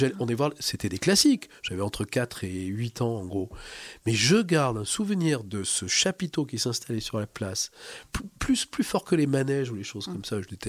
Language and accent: French; Saint-Émilion, Nouvelle-Aquitaine, France; born there; suis né à Saint-Émilion en Gironde en juillet 1959.